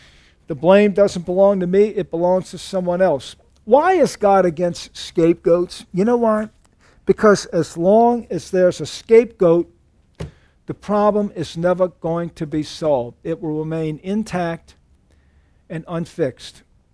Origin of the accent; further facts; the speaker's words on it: the South, United States; I'm from the South. You guys are from the North.